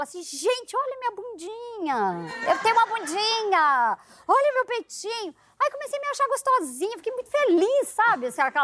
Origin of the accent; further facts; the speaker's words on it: Minas Gerais, Brazil; also born or lived in Macaé, Brazil; Eu sou do interior de Minas e da Zona da Mata, perto de Ouro Preto. E eu fui morar em Macaé, estado do Rio.